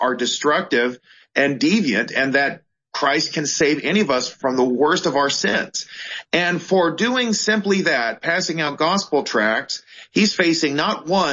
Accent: Torrance, California, United States; I am an American, proud American, born and raised here in Torrance, California.

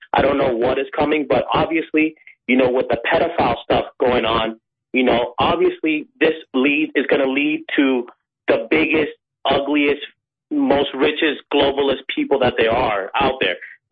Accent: Florida, United States; also born or lived in Dominican Republic; I came from Dominican Republic, and I was raised in South Florida, which is like a big diverse group of just all kind of nationalities.

